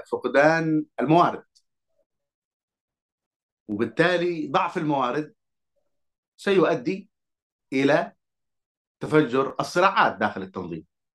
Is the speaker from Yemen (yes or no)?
yes; Hadhramaut, Yemen; أولاً أنا كحضرمي يعني هناك مشكلة كبيرة في حضرموت